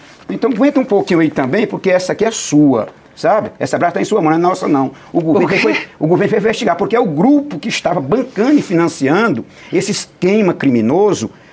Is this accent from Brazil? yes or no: yes; Northeast Region, Brazil; Somos nordestinos, sabemos o quanto nosso Nordeste sofre com isso.